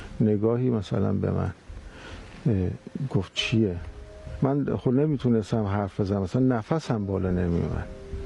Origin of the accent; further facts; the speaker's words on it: Tehran, Tehran Province, Iran; born there; پدر مادرم اصالتاً نهاوندی هستن، ولی خودمون 4 تا خواهر برادری متولد تهران هستیم.